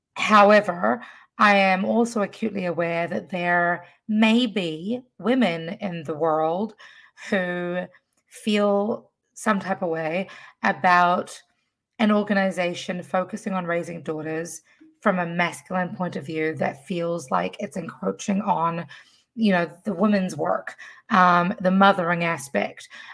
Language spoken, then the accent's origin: English; New Zealand; I grew up in New Zealand with my mother and my father was in Fiji my entire life.